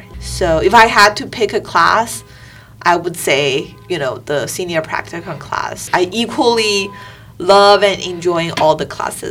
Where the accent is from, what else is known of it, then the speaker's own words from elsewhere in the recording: Nanjing, Jiangsu, China; moved away; some days I spent most of my time with in my hometown to primarily visiting my grandpa